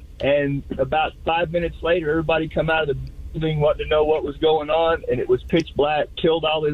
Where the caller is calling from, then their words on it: Dallas, Texas, United States; Hey, I'm calling from Dallas.